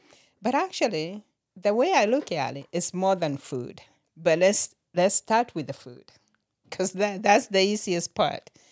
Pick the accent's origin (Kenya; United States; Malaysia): Kenya; Growing up in Kenya, I actually never knew that I wanted to be a nurse.